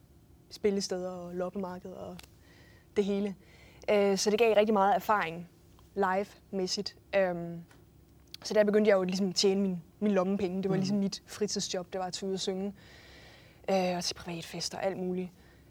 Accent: North Denmark Region, Denmark; Jeg er nordjyde.

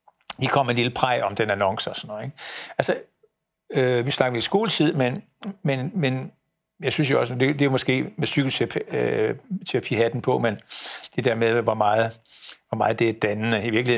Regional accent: Esbjerg, Region of Southern Denmark, Denmark; Jeg er fra Esbjerg.

